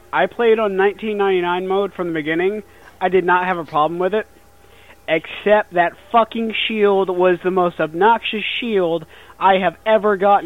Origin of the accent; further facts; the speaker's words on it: Ireland; No, I am literally from Ireland